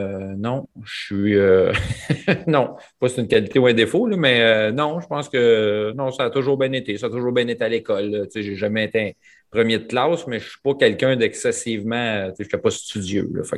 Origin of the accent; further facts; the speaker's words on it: Repentigny, Quebec, Canada; also born or lived in Pointe-aux-Trembles; Je suis né à Repentigny. Moi, à Repentigny, je suis né là. Les premières années de ma vie, j'habitais à Pointe-aux-Trembles. Puis après ça, mes parents ont acheté une maison à Repentigny.